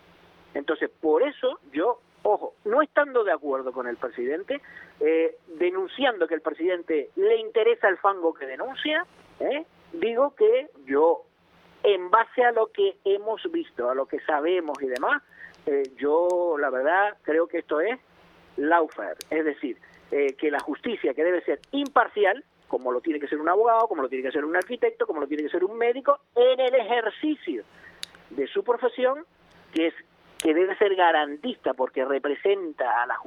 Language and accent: Spanish; Spain; Eso como administrado, como ciudadano español